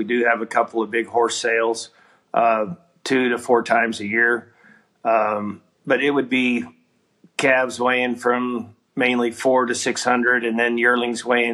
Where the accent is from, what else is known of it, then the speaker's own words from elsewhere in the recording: Texas, United States; also born or lived in Colorado; Originally was born and raised in the Texas Panhandle, lived in Colorado for about 25 years and have been back down here for about 3 years